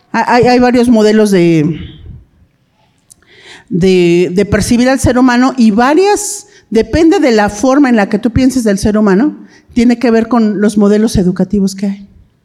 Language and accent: Spanish; Mexico; yo soy mujer, soy mexicana. Soy esposa, soy mamá